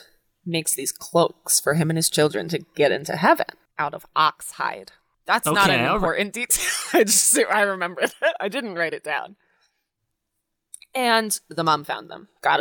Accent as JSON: {"language": "English", "country": "Singapore", "said": "I'm not from China. I'm from Singapore, yes, which is not China."}